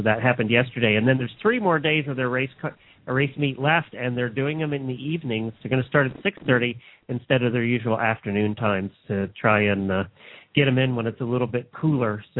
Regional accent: Pennsylvania, United States; now in Florida, United States; Yeah, but I grew up in Pennsylvania, so that rules. I spent more time there than here, and I am a Yankee.

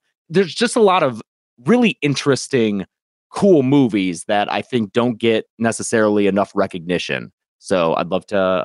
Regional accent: Detroit, Michigan, United States; I'm from Michigan, the Detroit area. So we feel like honorary Canucks sometimes.

